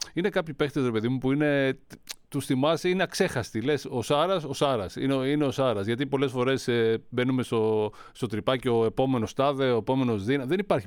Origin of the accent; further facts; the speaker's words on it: Rethymno, Crete, Greece; Ρέθυμνο είναι η πατρίδα μου.